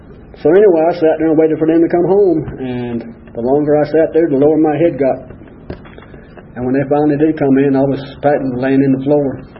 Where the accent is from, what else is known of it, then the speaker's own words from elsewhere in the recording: Duluth, Minnesota, United States; also born or lived in Buffalo; I'm one of them damn Yankees, I guess. I was born in Buffalo, New York. And up until I was 8 years old, I lived in Duluth, Minnesota.